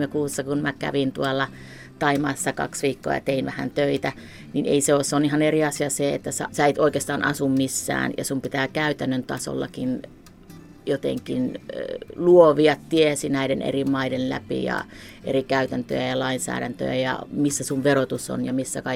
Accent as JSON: {"language": "Finnish", "town": "Oulu", "region": "North Ostrobothnia", "country": "Finland", "moved": "as an adult", "said": "Mä oon alun perin Oulusta, lukion jälkeen 96 kun lähdin, niin mä oon elänyt ympäri maailmaa erilaista nomadielämää."}